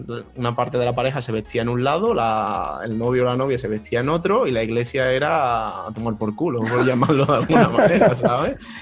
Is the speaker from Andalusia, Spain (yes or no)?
yes; Seville, Andalusia, Spain; Yo soy de Sevilla, que se me nota un poco en el acento.